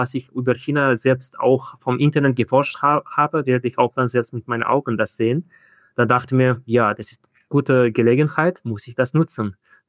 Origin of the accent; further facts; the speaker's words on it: Samarkand, Samarqand Region, Uzbekistan; Eigentlich bin ich hier in Samarkand geboren und aufgewachsen. Studiere in Taschkent, aber hier zurzeit bin ich in Samarkand. Ist auch eine sehr alte und sehr bekannte Stadt in der Welt.